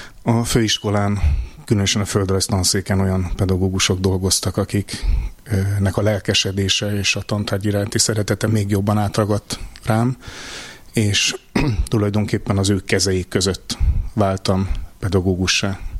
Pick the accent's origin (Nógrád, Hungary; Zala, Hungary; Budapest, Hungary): Budapest, Hungary; also born or lived in Pécs; én Pécset születtem. Budapesten éltünk, elég hamar fölköltöztek szüleim Budapestre, az első kerületbe